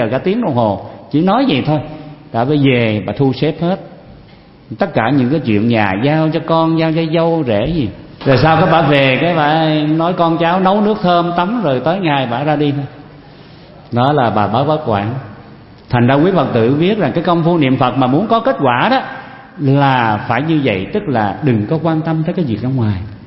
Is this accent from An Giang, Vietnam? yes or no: yes; An Giang, Vietnam; Và quý vị tiểu biết cái vùng miền Tây đó, quê tôi ở vùng Long Xuyên Châu Đốc á.